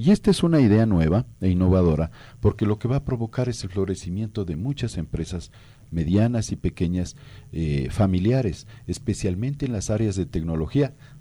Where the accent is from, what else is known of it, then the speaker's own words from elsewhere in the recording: Tulcán, Carchi, Ecuador; also born or lived in Quito; Yo soy carchense, pastuso de pura cepa, digamos así. Nací en Tulcán. Mis padres son maestros. Mi padre ya ha fallecido, pero son maestros. Me pasé toda mi vida en Tulcán. Luego estudié en Quito.